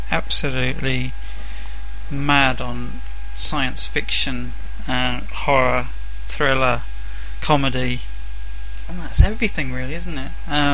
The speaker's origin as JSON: {"language": "English", "region": "England", "country": "United Kingdom", "said": "As you probably guessed by now, I'm English. Work in London for my sins."}